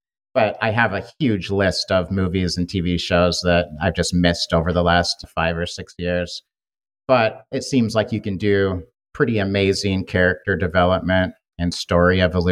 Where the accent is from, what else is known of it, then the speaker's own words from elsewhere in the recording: Portland, Oregon, United States; But I grew up near Powell's Books in Portland. We would, in high school, we would skip school and go hang out at Powell's, which is ironic.